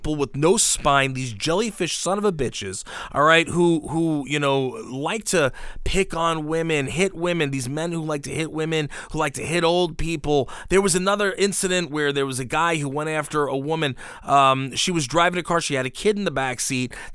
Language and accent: English; New York, United States; So for those of you who don't know, we're from Long Island, which is in New York.